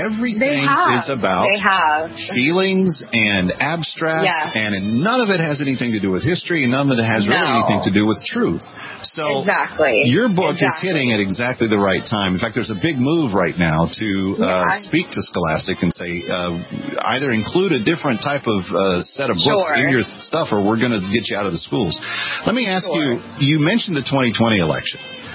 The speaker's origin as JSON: {"language": "English", "region": "Texas", "country": "United States", "said": "I'm originally from Texas"}